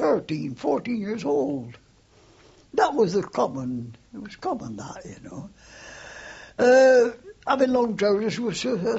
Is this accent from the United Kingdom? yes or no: yes; Oldham, North West England, United Kingdom; born there; I was born in Hollingwood, Ober Oldham, Lancashire. 2nd of July, 1898.